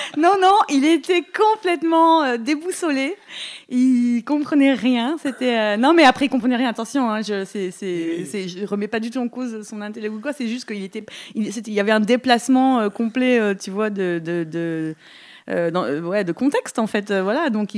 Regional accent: Grand Est, France; also born or lived in Paris / San Francisco / New York; Je viens de Lorraine. J'ai fait mes études à Paris et à San Francisco. J'ai vécu une petite vingtaine d'années à New York

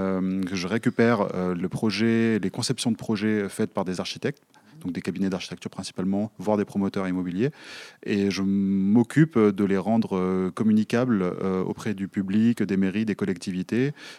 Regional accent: Pézenas, Occitanie, France; now in Sète, France; j'ai 37 ans. Je suis originaire de Pézenas et j'habite à Sète depuis le mois de mars.

